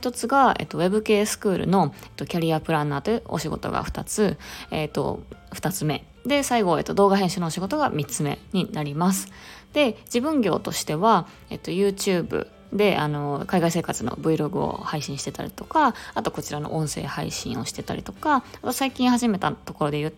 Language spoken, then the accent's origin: Japanese; Osaka, Japan; もともと大阪生まれ、大阪育ちの現在27歳、今年28歳になります。